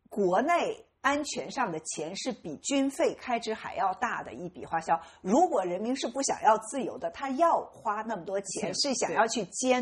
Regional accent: United States; 但中国人想要的东西和我们美国人不一样

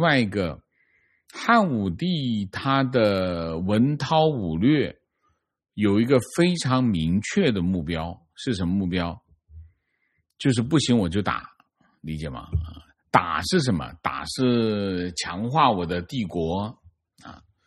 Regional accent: Jiangxi, China; accent: Jiangxi dialect; 我们江西话叫憋崽子的

